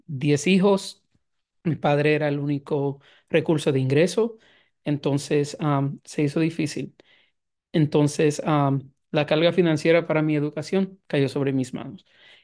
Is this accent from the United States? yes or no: yes; Philadelphia, Pennsylvania, United States; aunque fui nacido y criado aquí en Filadelfia, el primer idioma en casa fue el español. Mami y papi fueron muy insistentes en que hablemos el español en casa. Entonces no perdimos el idioma.